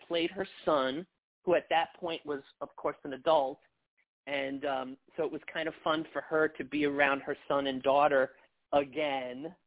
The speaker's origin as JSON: {"language": "English", "town": "Staten Island", "region": "New York", "country": "United States", "tie": "born or raised there", "said": "I'm a New Yorker, so my mom still lives on Staten Island."}